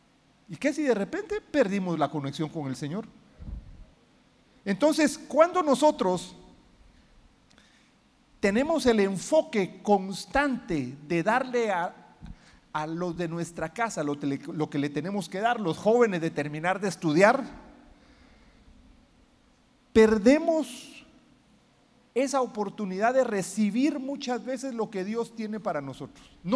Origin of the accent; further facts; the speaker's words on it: Guatemala; moved away as an adult; now in United States; Yo en Guatemala, que es mi país de origen, antes de irme a vivir a Estados Unidos, yo fui 2 años asesor en el Congreso.